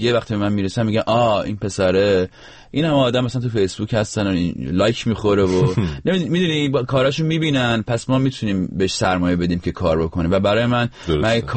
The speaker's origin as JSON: {"language": "Persian", "town": "Rasht", "region": "Gilan", "country": "Iran"}